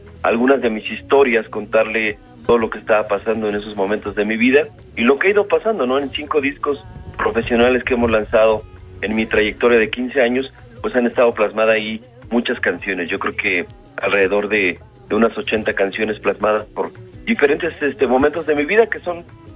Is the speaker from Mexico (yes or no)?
yes; Pachuca, Hidalgo, Mexico; born there; Pues mira, realmente yo nací en un estado muy lindo que es Hidalgo, Pachuca la Bella Hermosa